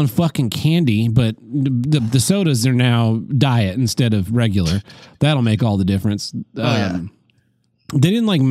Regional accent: Tulsa, Oklahoma, United States; So Tim and I grew up in Greenwood, which is, mm-hmm. you know, the historic Black Wall Street.

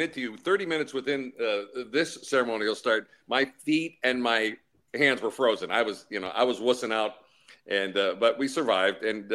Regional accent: Snohomish, Washington, United States; Well, I came from Snohomish, Washington. Mike and I are from the Pacific Northwest, and so our early influences are of radio and television broadcasters of the Seattle-Tacoma-Everett area.

